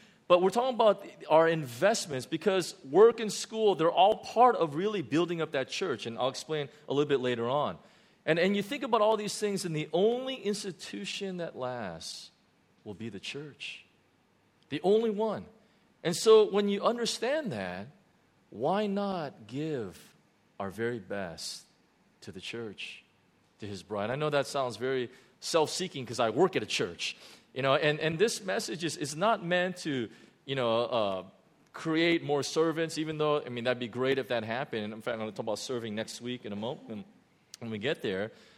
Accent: Huntington Beach, California, United States; My next-door neighbor, growing up in Huntington Beach, my next-door neighbor, it was a friend of mine.

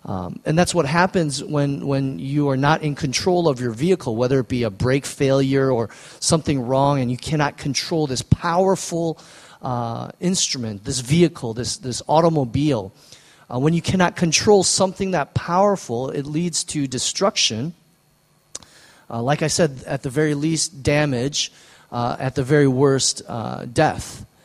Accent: Midwest, United States; when I was growing up in the Midwest, where there's snow and ice

